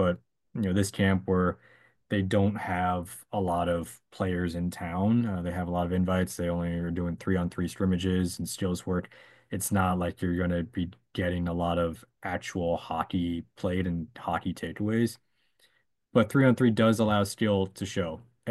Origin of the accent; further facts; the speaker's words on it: Miami, Florida, United States; I recognize, yes, I'm from Miami.